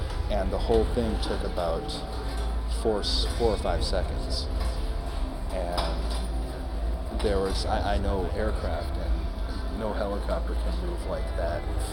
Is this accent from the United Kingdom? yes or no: no; Las Vegas, Nevada, United States; I'm from Las Vegas, Nevada. I've lived there since September of 1995.